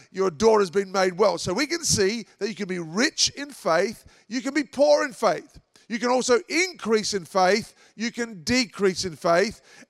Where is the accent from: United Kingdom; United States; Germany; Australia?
Australia; And they just can't believe it as an Aussie.